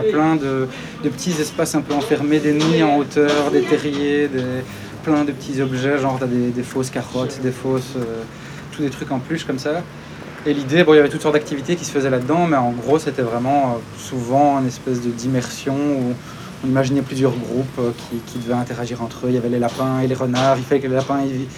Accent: Charleroi, Wallonia, Belgium; À la base, j'ai quitté Charleroi pour faire des études.

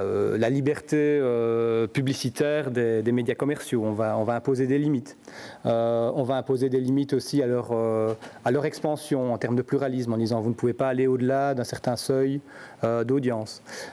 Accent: Belgium; C'est le cas chez nous en Belgique

